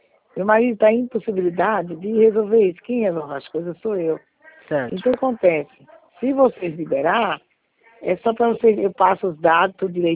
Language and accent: Portuguese; Rio de Janeiro, Brazil; nós somos do Rio.